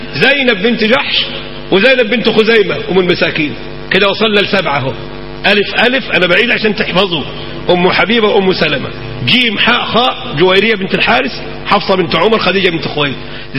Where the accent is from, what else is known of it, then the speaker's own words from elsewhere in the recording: Cairo, Cairo Governorate, Egypt; عندنا في القاهرة في العتبة شارع محمد ذيك الألفي